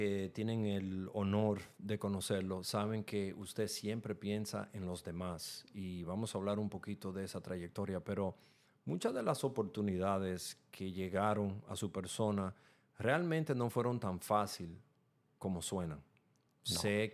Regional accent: Dominican Republic; now in United States; nosotros como latinos, especialmente los dominicanos, cuando llegamos aquí a los Estados Unidos

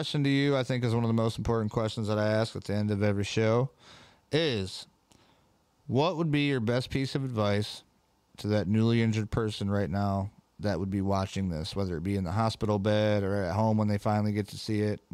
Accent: Jackson, Michigan, United States; I was in the middle of my hometown, Jackson, Michigan

